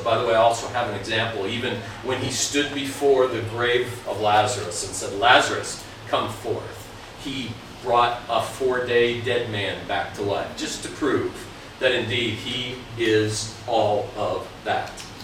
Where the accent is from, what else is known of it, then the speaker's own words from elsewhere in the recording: Minnesota, United States; I grew up in Minnesota, so I come